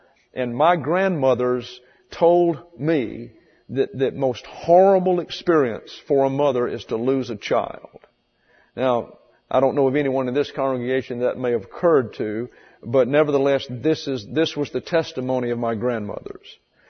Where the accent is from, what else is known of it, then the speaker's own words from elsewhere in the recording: Alabama, United States; About 30 miles from my hometown is a place called Enterprise, Alabama.